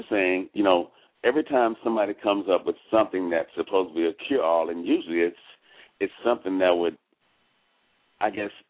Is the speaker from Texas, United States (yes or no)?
yes; Dallas, Texas, United States; because I'm originally from Dallas, and the Trinity was always said that when people came up missing, they're in the Trinity.